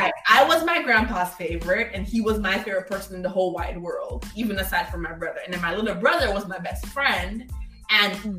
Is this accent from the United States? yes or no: no; Jamaica; I'm a Jamaican kid who's never had to...